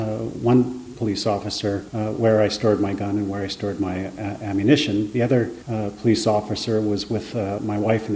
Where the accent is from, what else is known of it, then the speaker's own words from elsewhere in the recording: Los Angeles, California, United States; now in Japan; And in my hometown of Los Angeles, every year, there's something on the order of 500 deaths